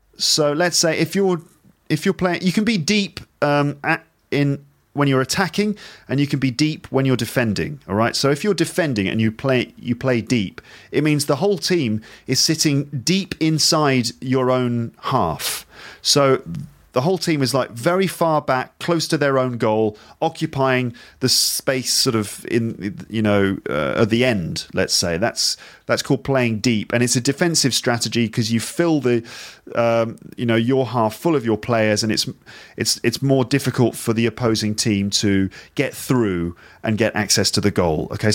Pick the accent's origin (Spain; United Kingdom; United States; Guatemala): United Kingdom; I think that would just be good for me, obviously, because I'm a Brit.